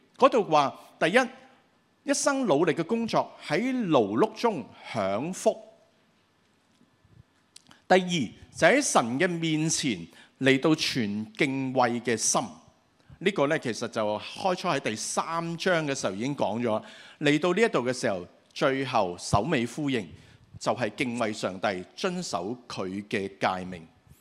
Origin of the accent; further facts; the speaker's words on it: Hong Kong; 但是我們香港人就很容易理解的，是不是？